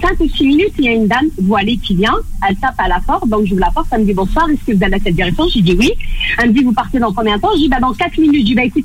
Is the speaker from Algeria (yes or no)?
yes; Algeria; Je suis algérienne, je suis française